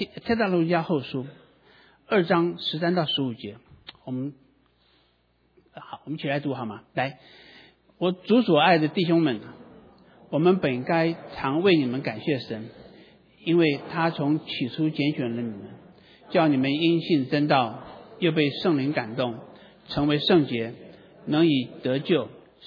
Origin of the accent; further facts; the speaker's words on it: Taiwan; 我就记得以前我在台湾，我是台湾的这个国中第一届哈